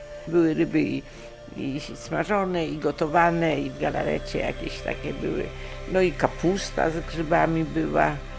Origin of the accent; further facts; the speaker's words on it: Gniezno, Greater Poland Voivodeship, Poland; born there; moved away; Urodziłam się w Gnieźnie i z Gniezna zostałam wysiedlona.